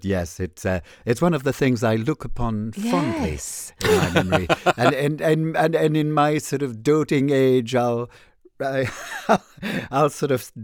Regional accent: Normandy, France; I'm from Normandy in the Bay of the Mont-Saint-Michel.

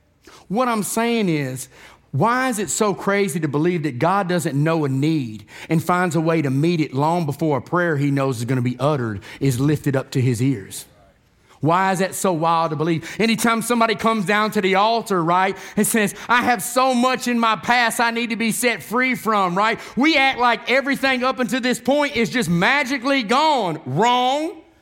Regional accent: Tennessee, United States; We're from Tennessee, okay?

